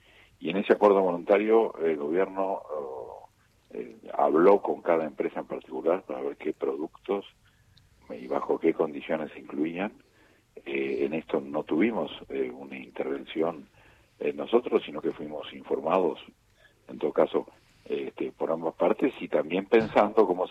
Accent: Argentina; como empresariado argentino

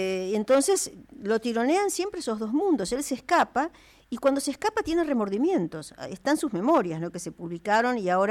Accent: Argentina; Aceptemos que todos somos argentinos

